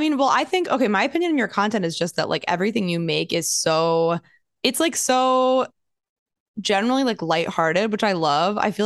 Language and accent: English; New Jersey, United States; also born or lived in Boston; So like I'm from Jersey. I grew up like 20 minutes outside the city, and then I was living in Boston